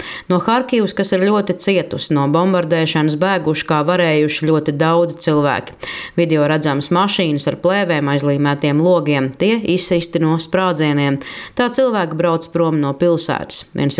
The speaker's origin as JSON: {"language": "Latvian", "country": "Ukraine", "second_language": "Latvian", "lives_now": "Latvia", "said": "Es te pagaidām esmu vienīgā no Ukrainas."}